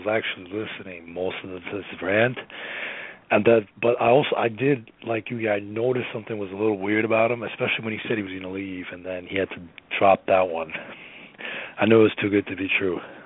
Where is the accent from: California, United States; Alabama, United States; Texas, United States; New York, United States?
New York, United States; I'm from New York.